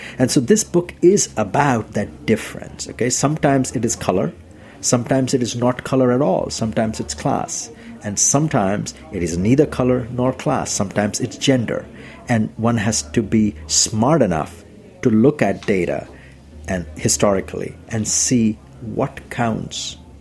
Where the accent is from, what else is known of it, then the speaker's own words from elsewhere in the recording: India; I didn't know anything about yoga, even though I'm Indian. But I think my being Indian was at least one compelling reason I got that job